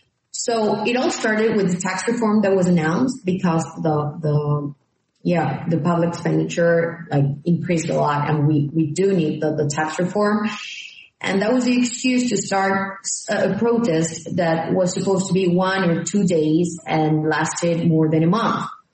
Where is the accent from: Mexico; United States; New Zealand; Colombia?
Colombia; Medellin, Antioquia; English is a second language; But the things that in Antioquia, that is the second region of Colombia. I'm from Medellin, and this is the second city of Colombia.